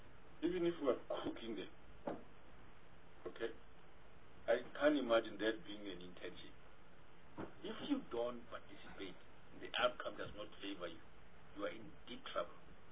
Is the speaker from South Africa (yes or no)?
yes; Mpumalanga, South Africa; because we come from Mpumalanga, we must give you this message formally in a meeting.